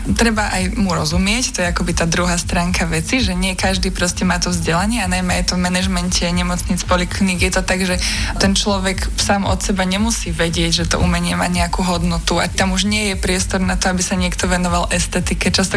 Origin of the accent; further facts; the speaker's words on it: Žilina Region, Slovakia; ja som z Liptova, čiže blízke sa nám aj tie regióny.